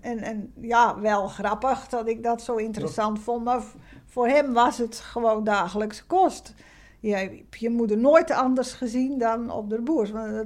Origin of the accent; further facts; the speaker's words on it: Krimpen aan den IJssel, South Holland, Netherlands; born there; moved away as an adult; now in Middelburg, Netherlands; Ik ben zelf niet geboren in Zeeland, maar in Krimp aan IJssel bij Rotterdam in de buurt. Ik ben op mijn 25e in Middelburg komen wonen voor mijn werk.